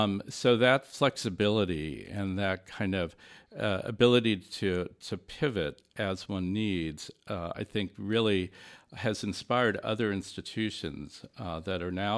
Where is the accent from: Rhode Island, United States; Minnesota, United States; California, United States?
California, United States; Los Angeles; now in Detroit, United States; I'm originally from Los Angeles area, and I came to work in the architecture school here.